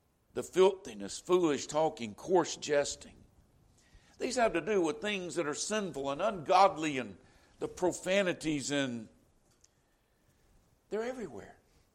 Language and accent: English; Oak Grove, Florida, United States; accent: Southern; You know, I sound like I'm from somewhere in the deep South. You know why? I grew up in Oak Grove, Florida, and everybody talked like me.